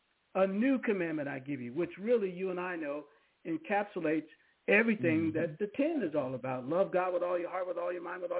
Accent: Seaside, California, United States; I knew her where I grew up in Seaside, California. We're all military families

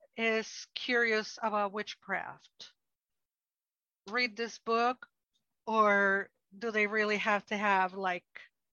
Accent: Mexico; I'm Mexican from Mexico.

